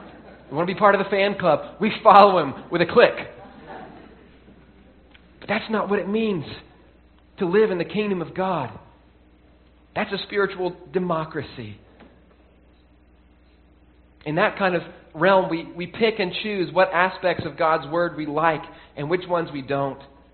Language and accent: English; Tennessee, United States; When I grew up in Tennessee, you could get a full license when you turned 16.